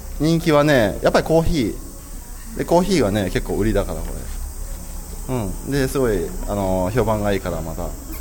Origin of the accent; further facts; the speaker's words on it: Tottori, Japan; now in Kobe, Japan; 田舎がね、鳥取なんよね。で、鳥取からできてて、で、今神戸に住んでる。